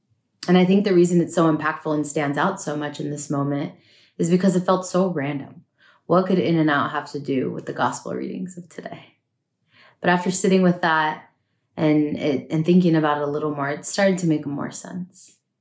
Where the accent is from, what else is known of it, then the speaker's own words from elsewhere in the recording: California, United States; some of the most iconic things that people think about when they hear that I'm from California, besides the beaches and the weather, is In-N-Out Burger.